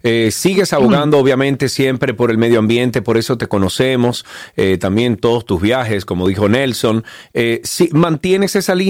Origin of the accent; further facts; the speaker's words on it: Dominican Republic; tenemos que defender eso como dominicanos que somos.